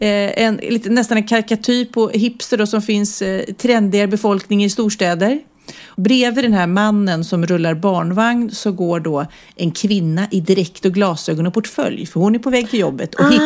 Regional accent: Sweden; accent: standard Swedish; mitt uttal, mitt svennebananuttal

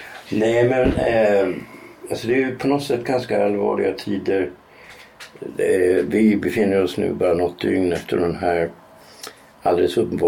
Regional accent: Norrland, Sweden; Jag kommer ju från Norrland, jag är inte alls akklimatiserad

